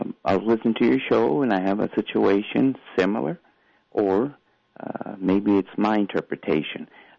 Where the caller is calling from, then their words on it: Phoenix, Arizona, United States; I'm calling from Phoenix, Arizona.